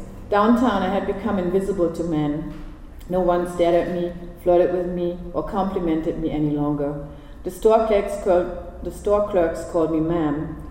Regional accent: Germany; now in Harlem, United States; Thanks for the compliment. I'm from Germany. Recycling is a religion in my homeland.

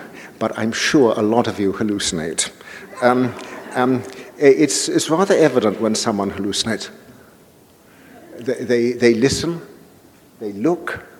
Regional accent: London, United Kingdom; when I grew up in London, libraries were my home and my education.

